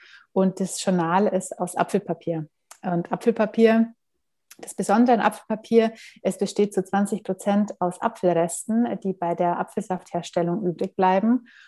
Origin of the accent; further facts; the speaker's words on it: Munich, Bavaria, Germany; ich bin aus München